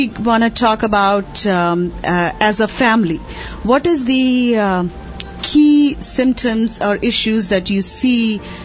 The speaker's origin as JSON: {"language": "English", "country": "India", "tie": "born or raised there", "said": "we never, growing up in India or any other countries, we never came up with that concept"}